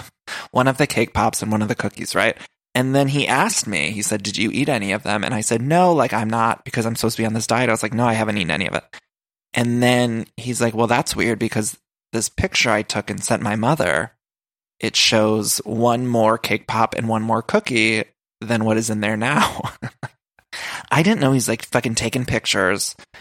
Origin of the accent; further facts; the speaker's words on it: Ohio, United States; and I love the family stuff. I'm an Italian from Ohio.